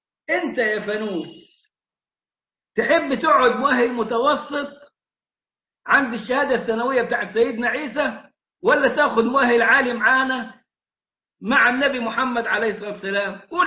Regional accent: Egypt; كنت بقول قبل انقطاع البث إن أنا صاحب شهادات معروفة عندنا في مصر، ابتدائية إعدادية ثانوية جامعة

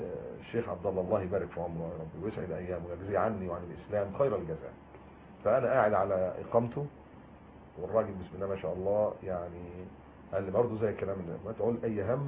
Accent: Egypt; احنا كمصريين ممكن نخشها ونقعد فيها 3 شهور من غير فيزا

